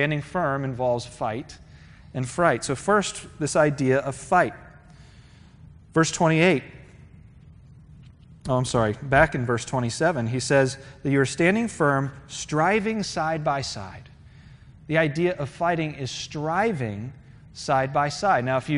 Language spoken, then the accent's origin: English; Virginia Beach, Virginia, United States; growing up in Virginia Beach, I actually watched the Weather Channel. We were concerned about the weather. We had hurricanes and things like that.